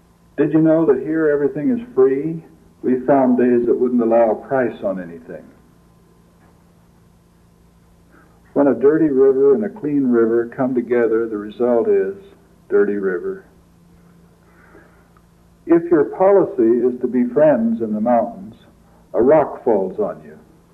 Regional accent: Kansas, United States; I thought, well, this is better than home. I came from Kansas.

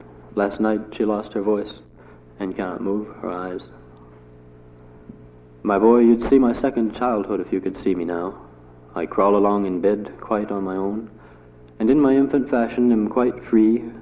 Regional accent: the South, United States; living in where I had when I was raised in the South.

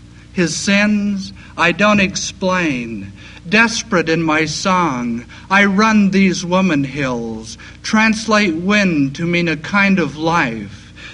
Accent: Montana, United States; I grew up pretty much in northern Montana on two reservations. I was born on the Blackfeet Reservation, and I lived for several years on the Fort Belknap Reservation, which is just about in north central Montana.

